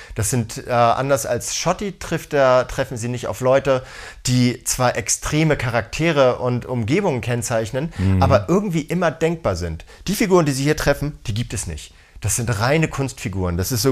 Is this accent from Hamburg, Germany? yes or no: yes; Hamburg, Germany; Wir sind aus Hamburg. Ich habe noch nie in Berlin gelebt.